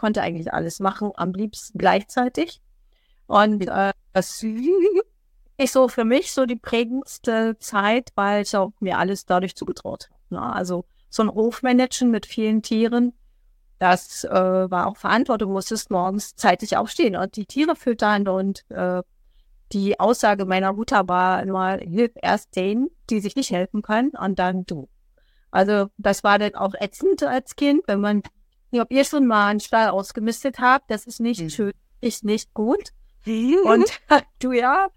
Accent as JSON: {"language": "German", "region": "Brandenburg", "country": "Germany", "tie": "born or raised there", "said": "Ich komme tatsächlich aus dem Land Brandenburg. Ich bin noch ein Jungpionier gewesen"}